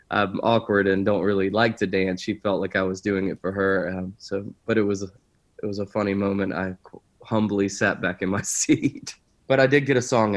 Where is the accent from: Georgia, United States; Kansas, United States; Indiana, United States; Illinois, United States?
Georgia, United States; and I made it back to Georgia right before high school. And so I didn't grow up with an identity of being a Southerner until I was maybe a 14, 15 year old.